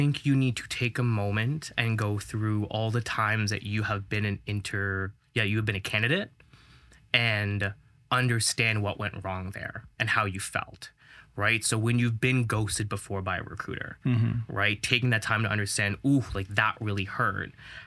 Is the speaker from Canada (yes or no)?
yes; Toronto, Ontario, Canada; I'm from Toronto